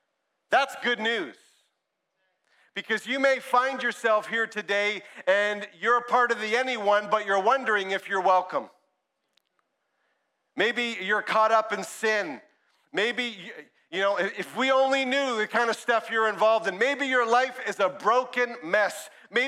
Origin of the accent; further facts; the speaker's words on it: Brampton, Ontario, Canada; We grew up in Western Ontario in Brampton.